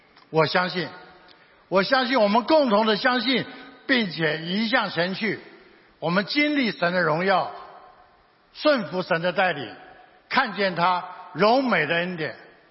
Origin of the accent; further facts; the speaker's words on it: Taiwan; 我们台湾人